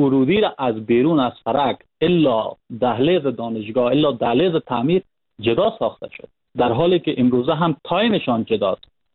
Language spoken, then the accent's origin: Persian; Panjshir, Afghanistan; ما خودم از پنجشیر هستم،